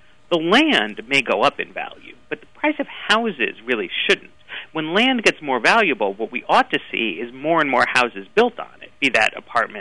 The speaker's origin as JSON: {"language": "English", "region": "New York", "country": "United States", "tie": "born or raised there", "said": "I grew up in Greenwich Village downtown in the 80s, and it was relatively affordable then."}